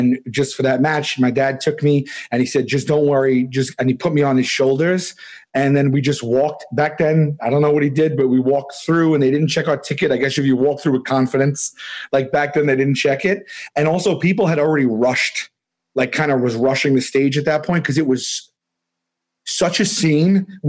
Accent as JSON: {"language": "English", "town": "Staten Island", "region": "New York", "country": "United States", "said": "I'm from Staten Island."}